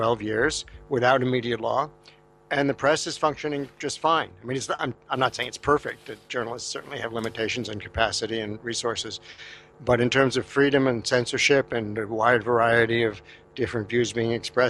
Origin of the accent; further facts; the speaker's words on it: United States; me as an American